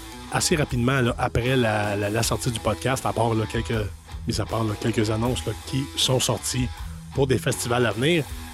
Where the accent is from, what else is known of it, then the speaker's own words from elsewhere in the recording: Quebec, Canada; Un nouveau vignoble qui arrive au Québec, évidemment, comme vous le savez, dans ma région natale de Bois-Missisquoi